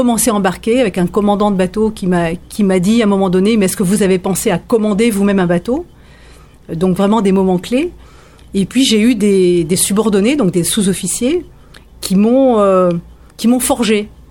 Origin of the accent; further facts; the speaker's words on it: Auvergne-Rhône-Alpes, France; Oui, alors effectivement, je suis originaire de Savoie. Donc, je suis plutôt montagnarde.